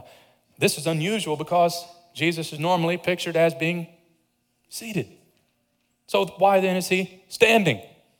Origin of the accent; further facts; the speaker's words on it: Kentucky, United States; I grew up in Kentucky, but I don't have a lot of experience with riding horses.